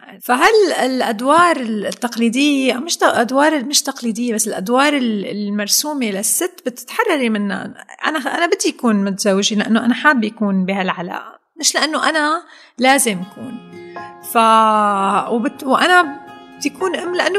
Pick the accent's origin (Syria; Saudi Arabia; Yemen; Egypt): Syria; نحن عندنا بسوريا بنقول مشان كبرتي